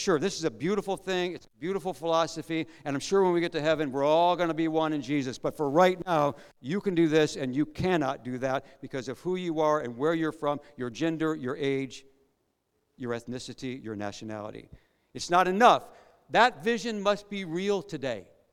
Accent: Midwest, United States; moved away as an adult; you know I'm from the United States. You know I'm from the Midwest part of the United States.

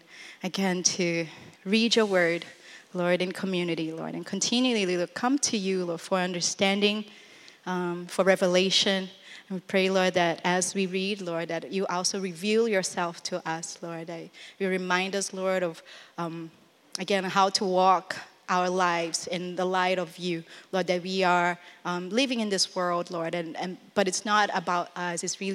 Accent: Brazil; and I'm from Brazil.

